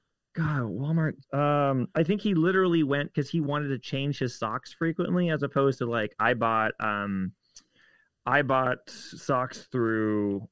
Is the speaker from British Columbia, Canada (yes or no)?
no; Toronto, Ontario, Canada; my experience being outdoors comes from when I was in high school in Canada. So I grew up in Toronto, Ontario.